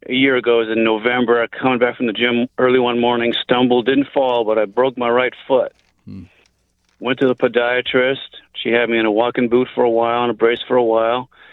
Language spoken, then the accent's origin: English; Los Angeles, California, United States; I grew up in L.A., and my father was an orthopedic surgeon.